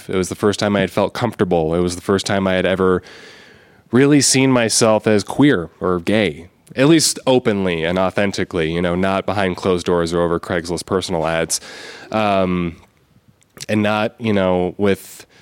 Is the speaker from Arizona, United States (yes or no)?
yes; Arizona, United States; I'm like, "No, I'm from Arizona."